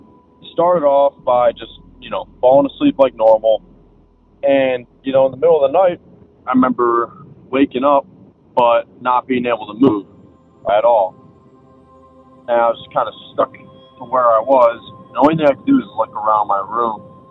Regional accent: Ohio, United States; I'm from Northern Ohio, around the Cleveland area.

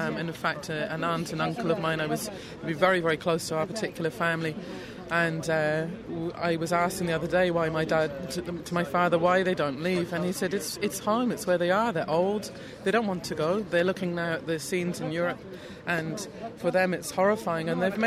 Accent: London, United Kingdom; now in Ireland; I'm originally from London, where I was born, and my father is from Aleppo, and I've been living in Ireland for the last 15 years.

